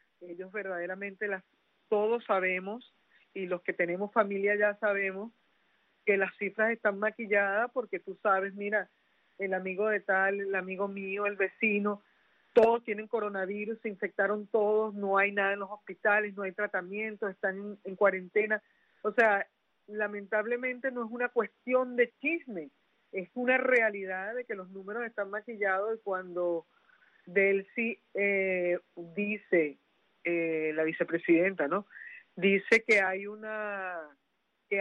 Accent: Venezuela; porque uno como venezolano en el exterior que no se ha despegado nunca de su país

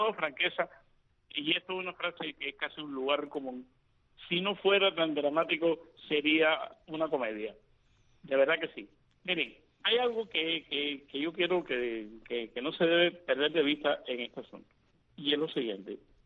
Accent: Cuba; moved away; mi primera experiencia con los cajeros automáticos fue en el año 94, que fue la primera vez que yo salí de Cuba

